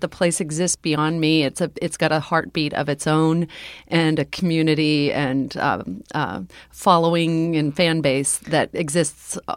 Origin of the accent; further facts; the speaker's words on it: Texas, United States; also born or lived in Ohio / New York; I was living in Ohio. I'm not from Ohio. I'm from Texas.